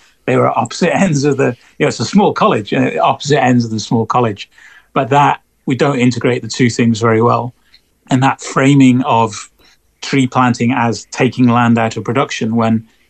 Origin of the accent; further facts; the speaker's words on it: Wales, United Kingdom; where I grew up in North Wales, lots of people did farm work and they did forestry work. I didn't come from a farming background